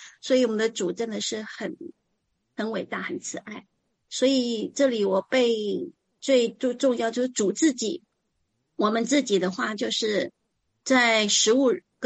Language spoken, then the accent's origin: Chinese; Taichung, Taiwan; 我是来自台湾台中的